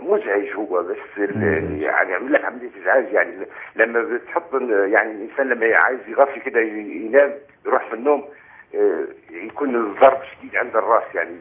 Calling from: Libya; يا شيخ انا من ليبيا.

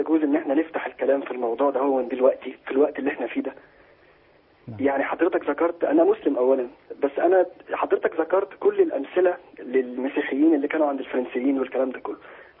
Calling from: United Arab Emirates; أنا بتكلم من الإمارات.

